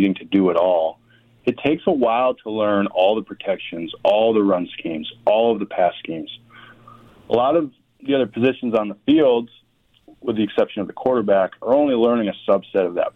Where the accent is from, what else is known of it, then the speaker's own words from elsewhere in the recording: Connecticut, United States; You know, I grew up in Connecticut where we rooted for the Patriots